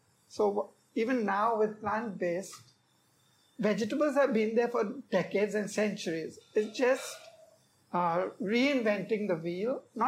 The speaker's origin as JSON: {"language": "English", "town": "Mumbai", "region": "Maharashtra", "country": "India", "tie": "born or raised there", "said": "A little bit about my history is I grew up in Bombay"}